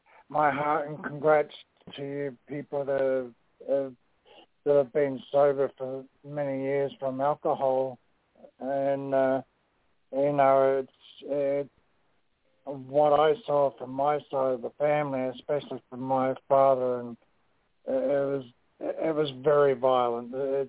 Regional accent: Australia; now in Ontario, Canada; from Australia. Originally from Australia, but I am calling from Ontario, Canada.

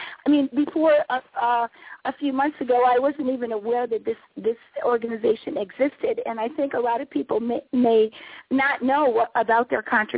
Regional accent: Connecticut, United States; from my home state of Connecticut

